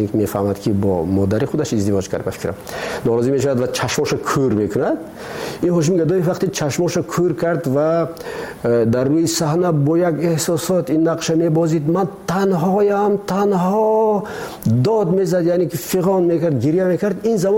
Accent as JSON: {"language": "Persian", "country": "Tajikistan", "said": "ما تاجیک هستیم. همین است وطنی ما، ما همین وطنمونه"}